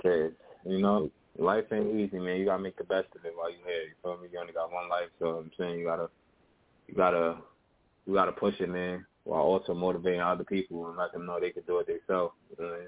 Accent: Astoria, New York, United States; But yeah, man … I'm from Astoria, Queens, man. I've been doing music since a young age

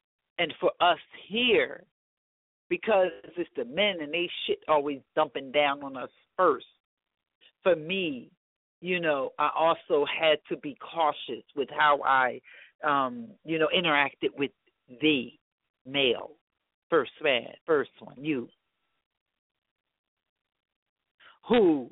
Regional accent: Philadelphia, Pennsylvania, United States; Growing up in Philadelphia in the time and with the experiences of Malcolm and Martin

